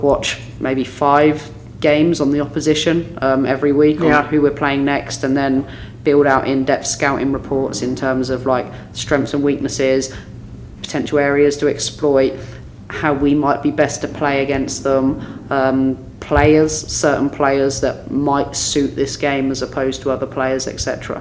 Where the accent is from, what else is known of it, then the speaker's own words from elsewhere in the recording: Reading, South East England, United Kingdom; I got the opportunity to go to Reading, which, as you said, was my hometown club.